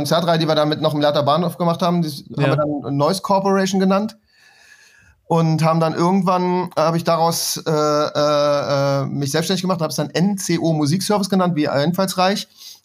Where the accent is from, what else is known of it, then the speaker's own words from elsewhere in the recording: Berlin, Germany; born there; Ich bin tatsächlich gebürtiger Berliner.